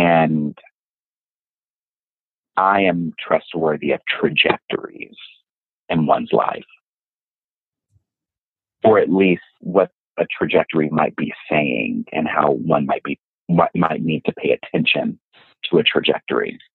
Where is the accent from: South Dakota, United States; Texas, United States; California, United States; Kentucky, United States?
Texas, United States; Fort Worth; going to a gospel music workshop on by Dr. Margaret DeRoe in Fort Worth, Texas, my hometown, with my grandmother.